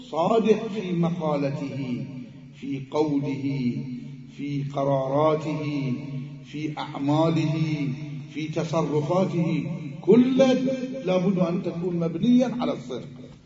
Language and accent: Arabic; Iraq; مثل ما يقولون عندنا بالعراق